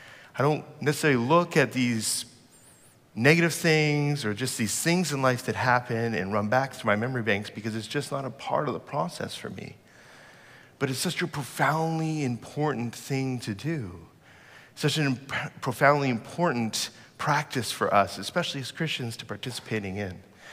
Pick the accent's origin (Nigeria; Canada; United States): Canada; I'm a Canadian, you know, being impolite is like a cardinal sin for us, right?